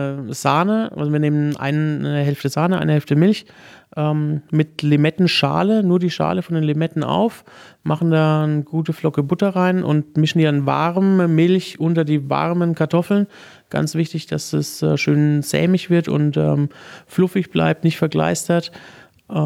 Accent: Würzburg, Bavaria, Germany; Genau, gebürtiger Würzburger.

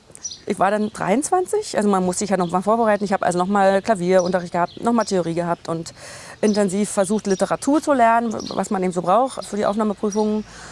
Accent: Belzig, Brandenburg, Germany; eben in Belzig, wo ich herstamme.

